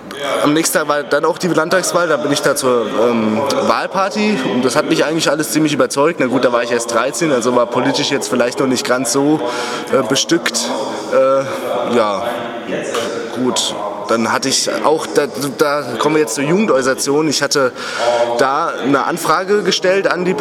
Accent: Wiesbaden, Hesse, Germany; Ich komme aus Wiesbaden, beziehungsweise aus der Nähe von Wiesbaden.

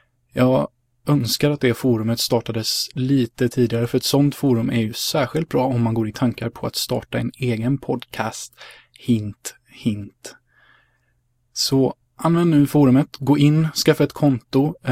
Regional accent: Sweden; born there; även om jag är ganska svensk känner jag ändå, jag är född i Sverige. Men båda mina föräldrar är ju ungrare. Så att ibland kan jag också få den känslan att i Sverige så är jag ungraren liksom. Men i Ungern så är jag svenska kusinen.

